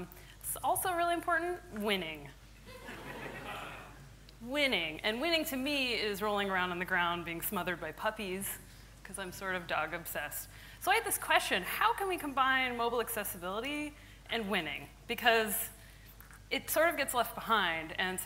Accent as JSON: {"language": "English", "town": "Seattle", "region": "Washington", "country": "United States", "said": "I'm from Seattle, Washington."}